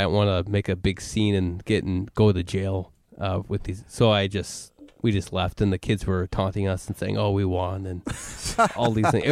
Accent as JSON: {"language": "English", "country": "Canada", "tie": "born or raised there", "said": "It's several times growing up in Canada."}